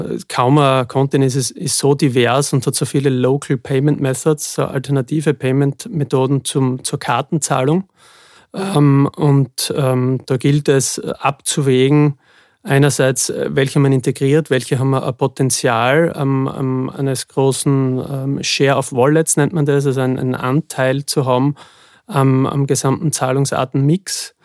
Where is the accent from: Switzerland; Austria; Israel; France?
Austria; Graz, Styria; Ich komme aus Graz